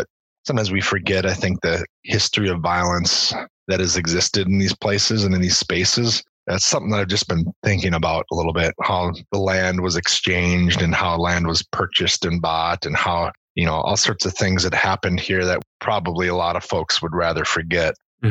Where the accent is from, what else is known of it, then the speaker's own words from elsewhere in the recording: Hopkins, Minnesota, United States; doing a little bit of research into my hometown, which is Hopkins, Minnesota.